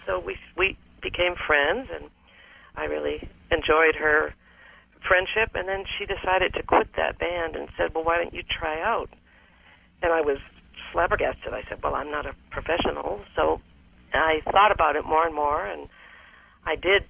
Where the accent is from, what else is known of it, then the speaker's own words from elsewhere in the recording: Massachusetts, United States; now in Portland, United States; And by the way, I'm from Massachusetts.